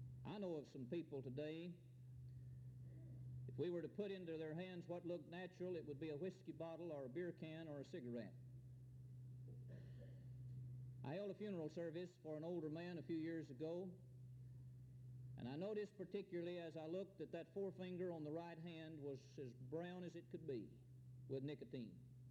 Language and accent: English; Gainesboro, Tennessee, United States; one of which is the youth minister in my hometown of Gainesboro.